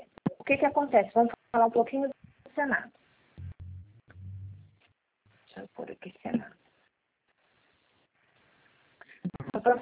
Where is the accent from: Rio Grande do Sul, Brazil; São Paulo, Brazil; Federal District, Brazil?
São Paulo, Brazil; Araçatuba; Eu sou de Araçatuba.